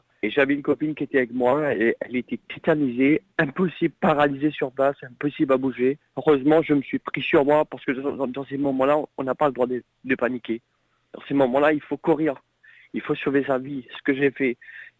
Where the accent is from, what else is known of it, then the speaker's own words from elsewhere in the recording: Mauritius; now in France; Je suis mauricien, mais je vis en France. J'ai des amis, j'ai toute ma vie en France, mais... J'ai aussi de la famille, ma mère habite à Maurice.